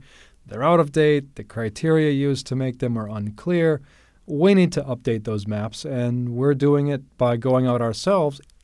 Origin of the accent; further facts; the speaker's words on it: Kansas City, Missouri, United States; Well, I grew up in Kansas City, and we had an awful lot of cicadas there every summer.